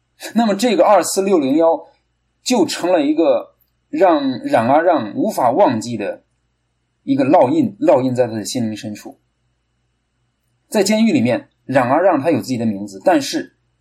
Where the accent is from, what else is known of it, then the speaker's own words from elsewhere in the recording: Kaifeng, Henan, China; 我是出生在河南开封啊，在我在乡下出生成长啊。那我从小呢，我就有一个农业户口啊。